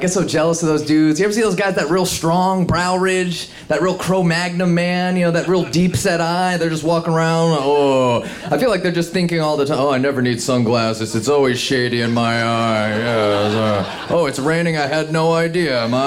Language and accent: English; Virginia, United States; born there; And I'm just like, nah, I was born in Virginia.